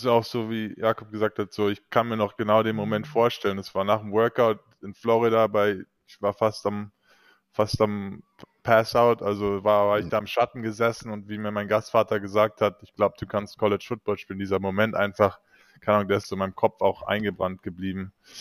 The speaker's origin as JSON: {"language": "German", "country": "Germany", "said": "als Deutscher ist ja Fußball, fängt man immer an, wenn man 5, 6 Jahre alt ist, wenn man es wirklich schaffen will"}